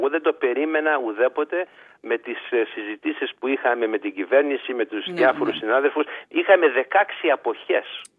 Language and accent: Greek; Greece; Κοίτα, εγώ όπως σας είπα, θέλω όλους τους Έλληνες, 400.000, να είμαστε ενωμένοι, να είμαστε ομόφωνα